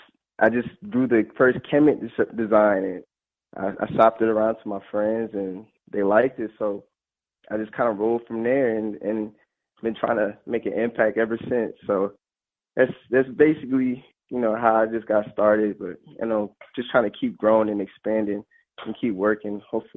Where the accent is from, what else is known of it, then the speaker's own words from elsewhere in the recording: New Jersey, United States; I'm actually born and raised in New Jersey.